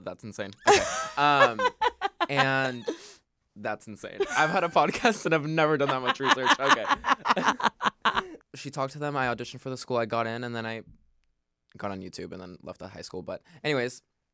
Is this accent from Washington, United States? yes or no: no; Boca, Florida, United States; also born or lived in Chile; now in Los Angeles, United States; Not born, but raised.